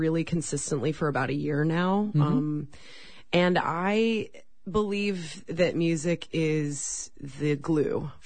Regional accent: Evergreen, Colorado, United States; now in Los Angeles, United States; Yeah, so I am originally from Colorado, a mountain town called Evergreen, but I've been living out in Los Angeles for 23 years

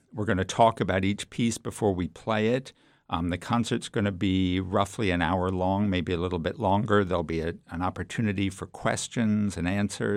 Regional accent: Baltimore, Maryland, United States; We lived on opposite coasts. I grew up in Baltimore, and he lived in Los Angeles.

